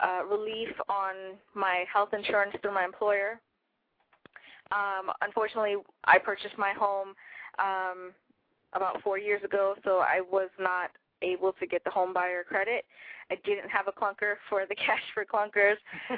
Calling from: Brandon, Florida, United States; I'm calling from Brandon, Florida.

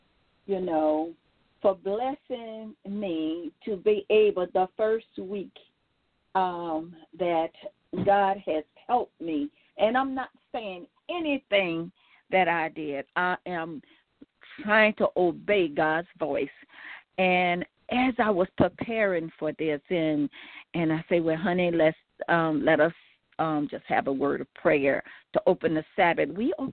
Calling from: Gonzales, Louisiana, United States; I'm calling from Baton Rouge, Gonzales, Louisiana.

